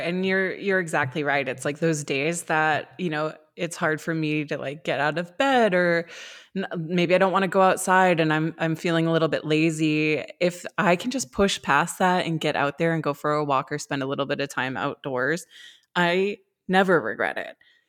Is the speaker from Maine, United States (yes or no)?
yes; Maine, United States; I grew up in Maine, and, Southern Maine, where I'm from, is like a little more developed